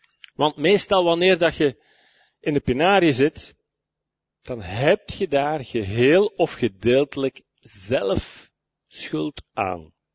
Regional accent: Herentals, Antwerp, Belgium; Ik ben van Hertals, ik ben van Hertals, moet ik zeggen. En ik ben hier al lang weg

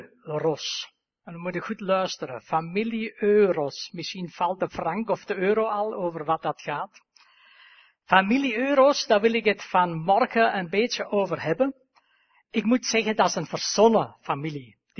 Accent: Germany; Dutch is a second language; moved away; Ik ben eigenlijk afkomstig uit Duitsland en sommigen van jullie zullen dat waarschijnlijk horen. Het is vanmorgen dan geen perfect Nederlands dat jullie gewoond zijn

